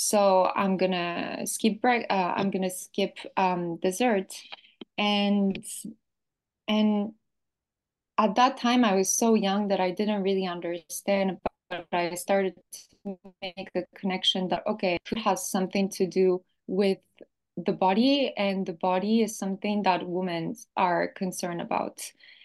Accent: France; But when I grew up, so I grew up in France, and I just remember when I was very, very young, I think I was maybe around 6 or 7 years old

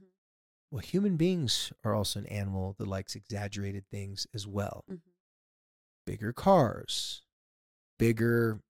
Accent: San Diego, California, United States; I grew up in San Diego, and there is a surf spot called Black's Beach, and there's a nude beach by it.

